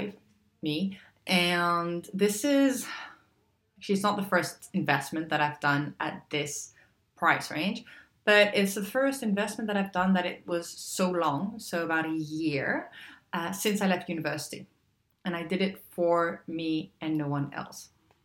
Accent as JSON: {"language": "English", "country": "Hong Kong", "tie": "born or raised there", "said": "growing up in Hong Kong and then traveling a little bit in Southeast Asia and back and forth from Asia into Europe as well."}